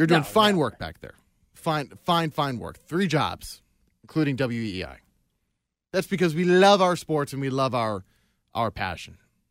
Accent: New York, United States; As a New Yorker, we don't appreciate that kind of thing.

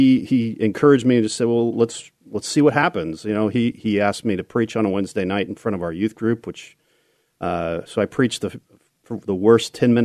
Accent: Newcastle, California, United States; also born or lived in Sacramento / Auburn; Yeah, I was born in Sacramento here, and grew up in Newcastle and Auburn primarily.

